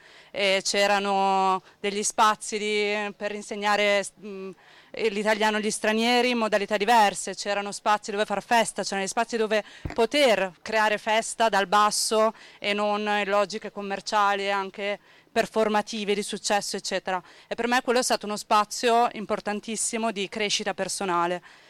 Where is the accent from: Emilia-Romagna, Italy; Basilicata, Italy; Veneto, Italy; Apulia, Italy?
Emilia-Romagna, Italy; sono di Bologna, della provincia di Bologna, quindi venivo qua con i miei amici e le mie amiche